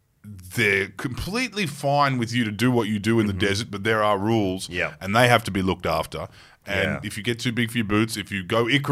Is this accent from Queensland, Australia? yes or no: yes; Queensland, Australia; And I think as a Queenslander, it appeals as well.